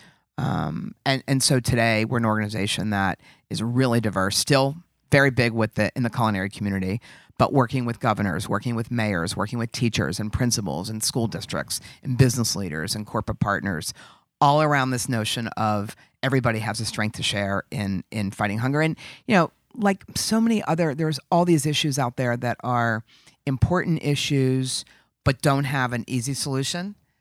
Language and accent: English; Pittsburgh, Pennsylvania, United States; Well, I grew up in Squirrel Hill, which is a Jewish community in Pittsburgh.